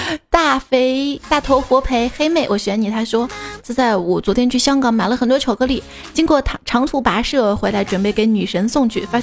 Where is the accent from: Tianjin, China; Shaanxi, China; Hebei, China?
Shaanxi, China; 我们陕西人说掰苞米是什么